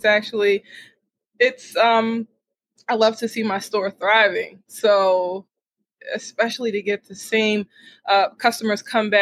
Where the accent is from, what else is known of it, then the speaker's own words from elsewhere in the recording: Roselle, New Jersey, United States; And I grew up in Roselle, New Jersey, very small town.